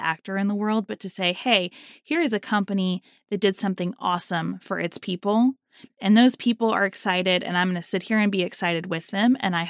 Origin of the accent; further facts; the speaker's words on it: United States; You know, just sitting here as an American citizen, not as a party warrior